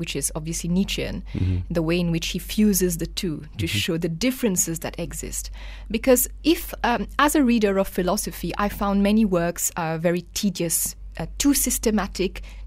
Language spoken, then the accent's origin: English; Mauritius; moved away as an adult; now in Kuala Lumpur, Malaysia; I am from Mauritius and I came to KL in 2001 to do a law degree over here. And then I went back to Mauritius